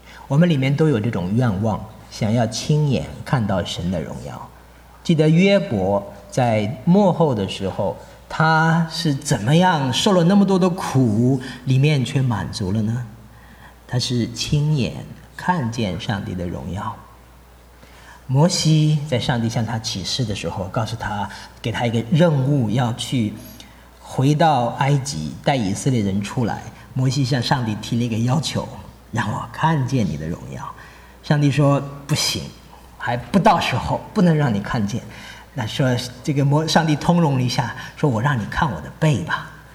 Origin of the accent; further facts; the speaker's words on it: China; 我们中国人又求智慧又求神迹，因为我们有很多知识嘛